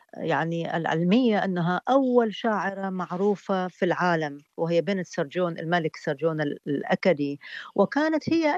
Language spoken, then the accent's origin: Arabic; Baghdad, Baghdad Governorate, Iraq; لكن لم أتوقع يوما ما سأدخل مدينتي بغداد وأراها محتلة